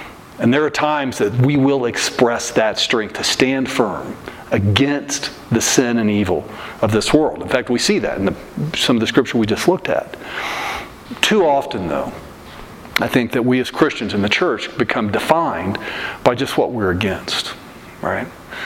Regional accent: Texas, United States; And the reason God gave us, as a young kid growing up in Texas, the reason God gave us the gift of the oak tree was so that we could climb it, right?

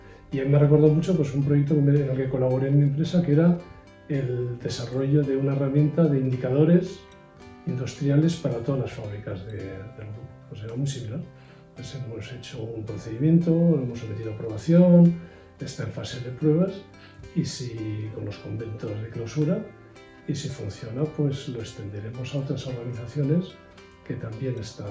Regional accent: Bilbao, Basque Country, Spain; soy supernumerario y he trabajado en Vitoria, aunque yo soy natural de Bilbao.

